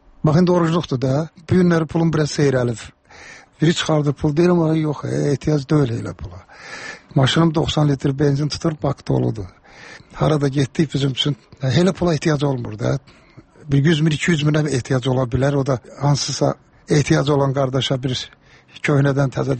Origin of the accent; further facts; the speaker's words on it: Karabakh, Azerbaijan; Məndə zarafatçı Qarabağlıyam